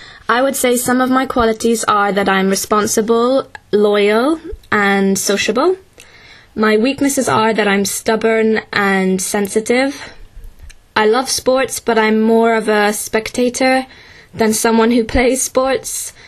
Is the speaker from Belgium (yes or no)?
yes; Brussels, Brussels-Capital Region, Belgium; Although I grew up in Brussels, Belgium, my mother is English, from Sheffield.